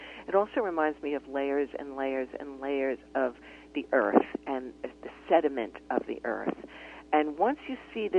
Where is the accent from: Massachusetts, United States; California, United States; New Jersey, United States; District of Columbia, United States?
New Jersey, United States; right around the same time I was growing up in Jersey